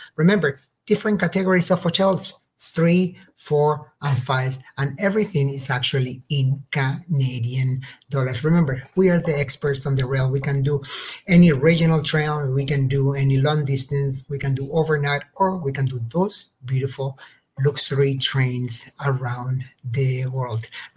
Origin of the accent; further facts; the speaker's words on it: Barcelona, Catalonia, Spain; Where is the city that I'm actually from? Yes, I'm from Barcelona.